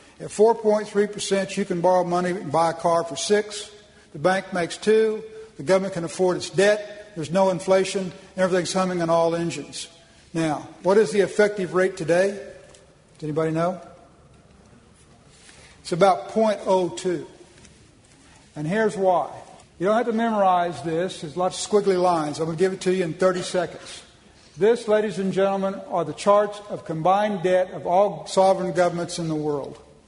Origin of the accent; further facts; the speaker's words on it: Oklahoma, United States; But I am from Oklahoma, born and bred there, lived there all my life